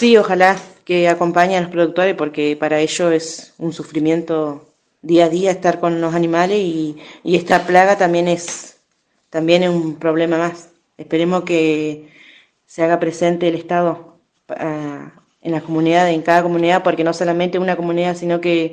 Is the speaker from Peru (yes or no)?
no; Cushamen, Chubut, Argentina; Yo soy de Cusamen, del paraje El Tropezón.